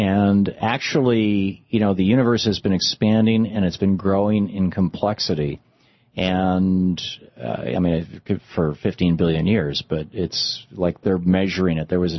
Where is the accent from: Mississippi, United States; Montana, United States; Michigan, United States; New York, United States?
Michigan, United States; I grew up in Michigan.